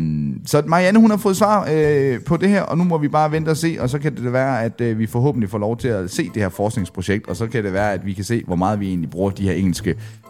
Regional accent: Hobro, North Denmark Region, Denmark; also born or lived in Southern Jutland; Jeg er født i Sønderjylland, men opvokset i Hobro. Jeg blev nærmest kørt direkte fra Sønderjylland til Hobro.

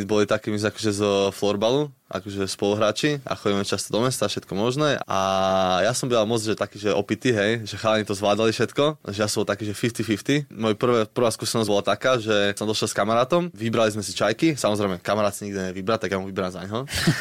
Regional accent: Bratislava, Bratislava Region, Slovakia; Som zo Záhorskej Bystrici.

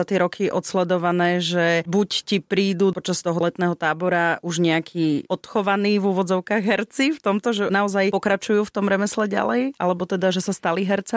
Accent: Humenné, Prešov Region, Slovakia; v tom malom meste, kde ja som zosniny, z Humenného, nemáme tie divadlá, rádia, televízie.

